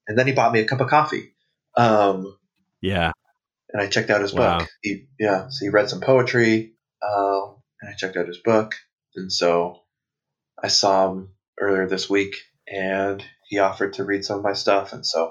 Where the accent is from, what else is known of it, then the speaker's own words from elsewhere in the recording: Oregon, United States; He kind of looked at me and said, right. Where are you from? I said, Oregon.